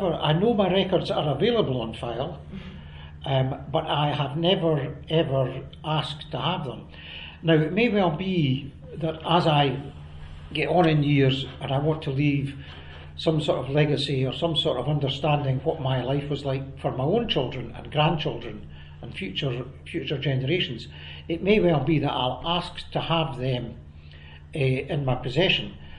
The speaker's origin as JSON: {"language": "English", "town": "Aberlour", "region": "Scotland", "country": "United Kingdom", "said": "But when he knew that I came from Aberlour and that I was doing a reunion, he invited me up to his house."}